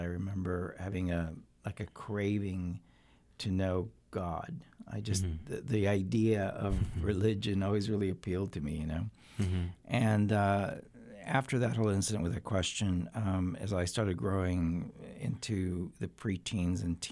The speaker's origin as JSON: {"language": "English", "region": "California", "country": "United States", "tie": "born or raised there", "also_born_or_lived": "Costa Rica", "said": "as I was growing up, in California. This was late 60s. And there was a lot of changes in the air. I'm originally from Latin America, from Costa Rica. And so going to California, experiencing change"}